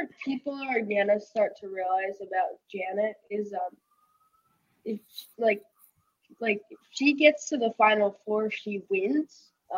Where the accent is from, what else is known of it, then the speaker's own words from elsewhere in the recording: New York, United States; I'm your fellow New Yorker too.